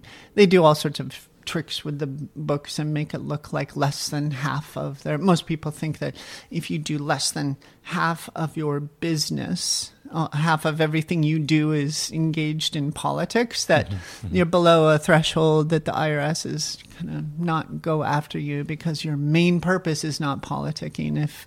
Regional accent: Montana, United States; But I really saw my home state of Montana really fighting back with a lot of these campaign finance issues.

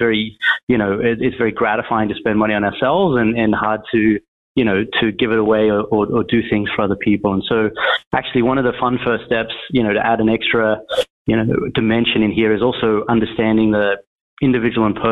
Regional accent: Australia; moved away as an adult; I'm an Aussie, as a few folks might be able to tell. But I came here about 15 years ago

